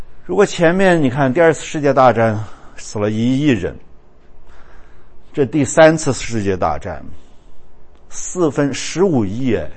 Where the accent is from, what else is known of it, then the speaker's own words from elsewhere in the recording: China; 我觉得这个跟我们中国人很有关系啊